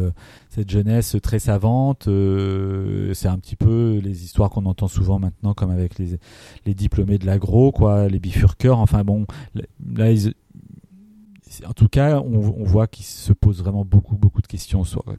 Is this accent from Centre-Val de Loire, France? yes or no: yes; Centre-Val de Loire, France; J'ai grandi en Eure-et-Loir, quand j'étais enfant, il y avait des perdrix, il y avait des vanneaux, il y avait des lièvres.